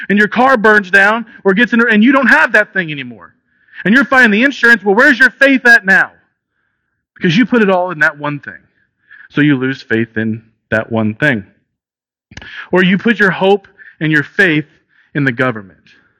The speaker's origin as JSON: {"language": "English", "country": "United States", "said": "And trust me, I'm patriotic. I got an American hat in my car. Like I'm USA through and through."}